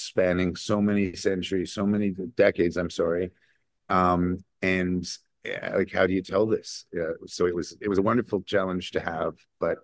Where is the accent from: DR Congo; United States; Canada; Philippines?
Canada; Toronto, Ontario; that was recorded in Toronto, in my hometown